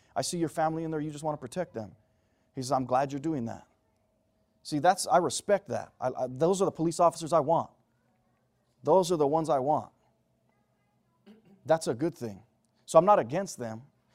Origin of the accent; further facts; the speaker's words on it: United States; And as the American citizens who vote these people in, we have to tell them, whoa, wait a minute, neither of you stand for that.